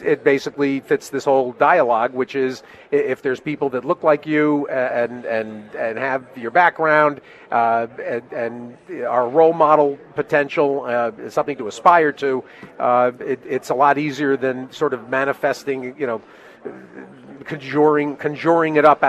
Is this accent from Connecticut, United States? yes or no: yes; Connecticut, United States; I mean, I grew up in Connecticut, fairly rural Connecticut.